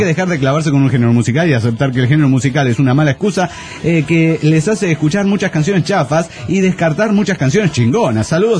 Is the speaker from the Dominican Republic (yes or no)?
yes; Dominican Republic; No, y soy de República Dominicana.